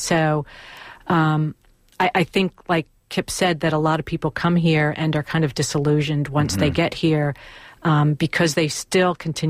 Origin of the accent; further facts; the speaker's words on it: Pennsylvania, United States; I grew up near Philadelphia.